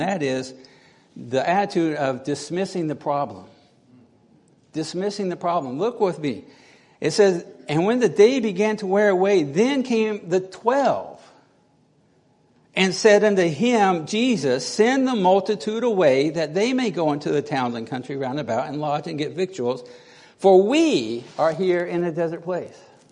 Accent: United States; And we began talking about why I, as an American, was there in Argentina.

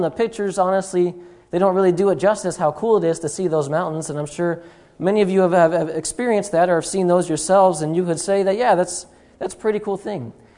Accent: North Dakota, United States; You know, I grew up in North Dakota

